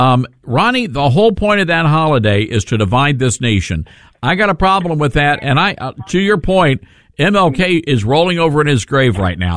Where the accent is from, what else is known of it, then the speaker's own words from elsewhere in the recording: South Haven, Mississippi, United States; So growing up in South Haven, Mississippi, you know, the racial situation was not there.